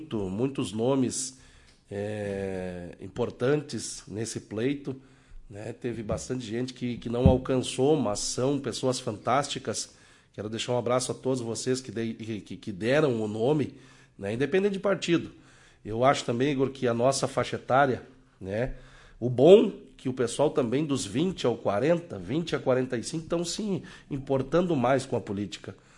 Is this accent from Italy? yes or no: no; Soledade, Rio Grande do Sul, Brazil; eu sou de Soledade, eu tenho um orgulho grande de dizer que eu sou de Soledade.